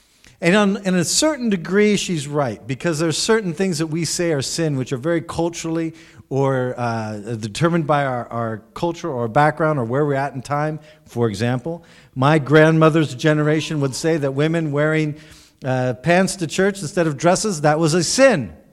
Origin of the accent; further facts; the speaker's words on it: United States; I'm an American from the U.S.